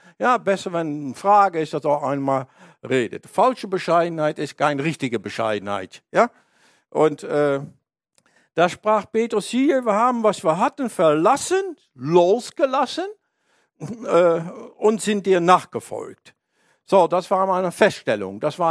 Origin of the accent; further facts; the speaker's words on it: Netherlands; German is a second language; ich bin ein Holländer und ein vernünftiger Mensch